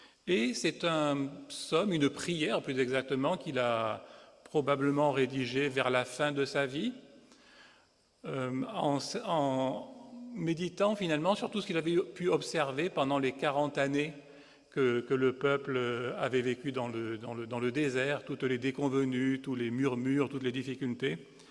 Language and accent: French; Aix-en-Provence, Provence-Alpes-Côte d'Azur, France; je suis ici et parmi vous, mais je viens d'Aix-en-Provence